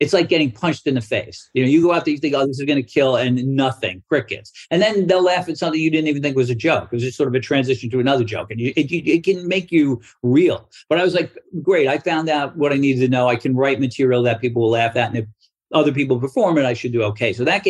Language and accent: English; Brooklyn, New York, United States; I grew up in Brooklyn. You know, I didn't know what I wanted to do except be rich. I grew up in a, you know, fairly blue collar neighborhood.